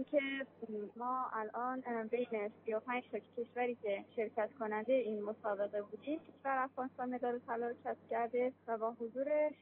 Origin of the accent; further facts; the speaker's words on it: Mashhad, Razavi Khorasan, Iran; از مشهد، اصالتا از بامیان هستم.